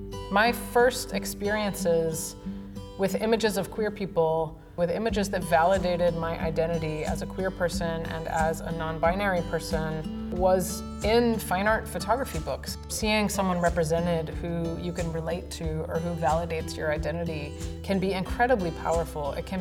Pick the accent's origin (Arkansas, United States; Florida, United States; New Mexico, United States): Arkansas, United States; Little Rock; I grew up in Little Rock, Arkansas.